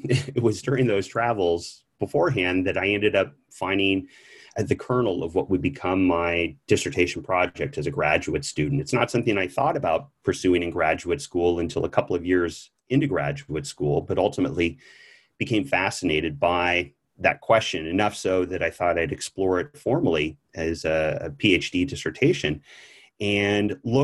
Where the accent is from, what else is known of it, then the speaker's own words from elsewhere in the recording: California, United States; I grew up in California.